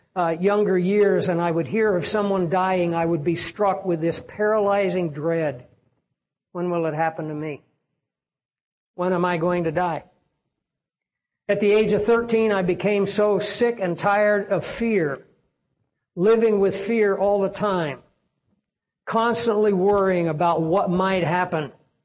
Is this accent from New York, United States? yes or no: no; Kansas, United States; I had gone to Sunday school class at a little church that was in our area where I grew up in the Flint Hills of Kansas